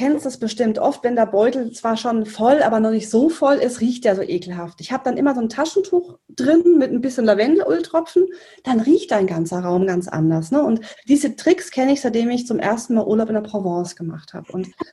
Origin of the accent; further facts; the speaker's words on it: Bavaria, Germany; Ich komme aus Bayern, man hört es ab und zu.